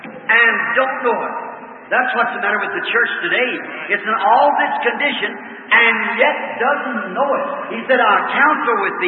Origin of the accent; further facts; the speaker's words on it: Kentucky, United States; You know, I was raised in Kentucky.